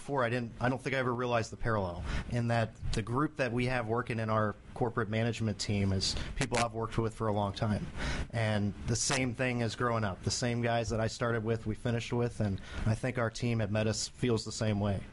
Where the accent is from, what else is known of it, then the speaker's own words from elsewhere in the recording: Darnestown, Maryland, United States; From Darnestown, Maryland, here outside D.C.